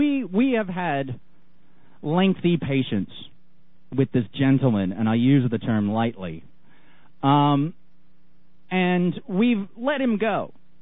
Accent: United States; moved away; once I got outside of the bubble that is the United States is when I became more active about my home country, because I moved out of the United States.

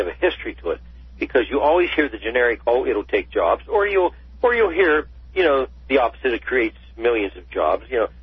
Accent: Appalachia, United States; I think, and people, you know, I'm from Appalachia, and the district I represented was Appalachia

